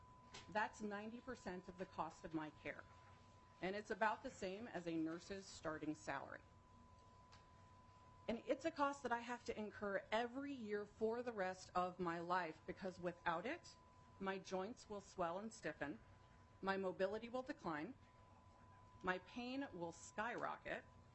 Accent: Minnesota, United States; as a Minnesotan with a chronic illness

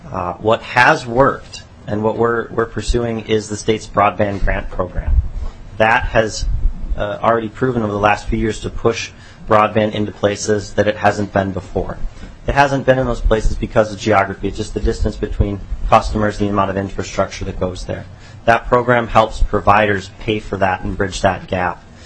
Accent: Buffalo, Minnesota, United States; I'm from Buffalo, Minnesota.

